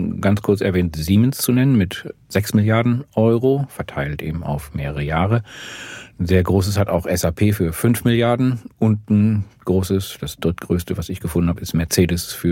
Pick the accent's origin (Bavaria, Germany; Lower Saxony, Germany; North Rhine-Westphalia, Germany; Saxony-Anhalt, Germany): Lower Saxony, Germany; Ich bin Ostfriese.